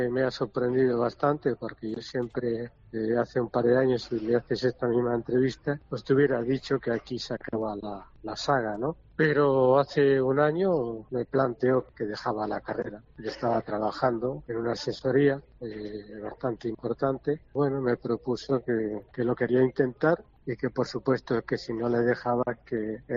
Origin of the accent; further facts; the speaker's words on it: Talavera de la Reina, Castilla-La Mancha, Spain; Yo nací ahí en Talavera, pero nací a los 8 días. Mis padres estaban allí en la plaza de Talavera, el conserje. Y ahí me he criado